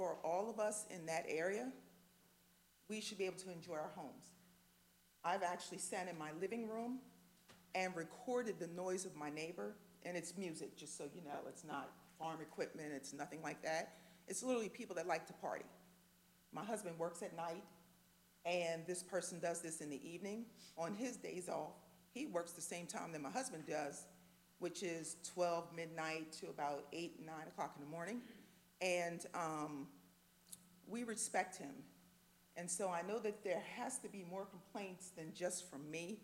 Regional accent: Seaford, Delaware, United States; I'm from Seaford, Delaware.

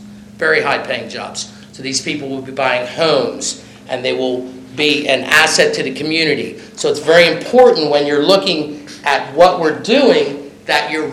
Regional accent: United States; I do have Sussex County roots. I grew up in Lindley Trailer Park back in the 70s.

